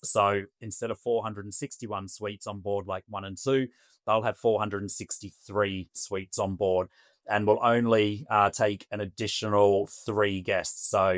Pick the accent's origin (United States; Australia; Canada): Australia; now in United Kingdom; I'm not originally from here, from the UK. So I'm originally from Australia.